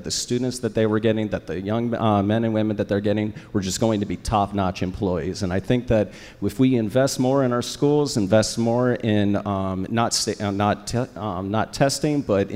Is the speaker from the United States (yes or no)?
yes; Florida, United States; moved away as an adult; now in Jacksonville, United States; I'm not a lifelong Jackson or Jackson. I'm actually from South Florida. I first came to Jacksonville right after the 9/11 attacks when I joined the Navy.